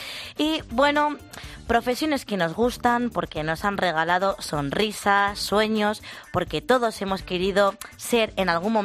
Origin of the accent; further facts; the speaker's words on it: Alfara del Patriarca, Valencian Community, Spain; soy de Alfara del Patriarca.